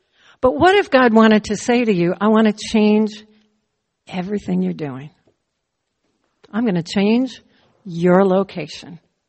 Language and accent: English; Midwest, United States; also born or lived in Minnesota; I grew up in the Midwest, and when my dad would go up yonder, that meant he went up to the warehouse up the street. When I lived in Minnesota, you go up north.